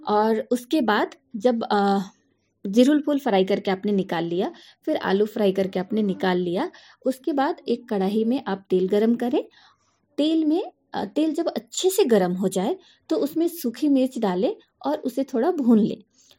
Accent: Chandwa, Jharkhand, India; और मैं झारखंड राज्य की लातेहार जिला के चंदवा प्रखंड के रहने वाली हूँ।

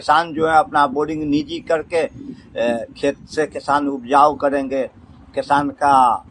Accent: Sakri, Bihar, India

